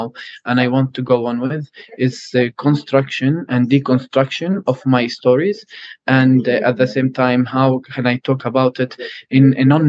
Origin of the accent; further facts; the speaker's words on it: Bethlehem, West Bank, Palestine; English is a second language; moved away as an adult; now in Prague, Czech Republic; I am from Bethlehem, Palestine, from the West Bank.